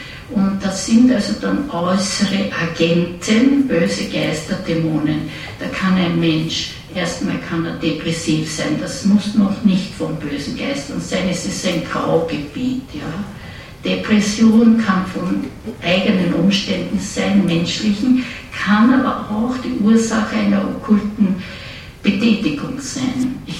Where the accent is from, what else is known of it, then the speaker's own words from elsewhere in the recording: Vienna, Austria; accent: Viennese; Ich rede wienerisch auch, nicht?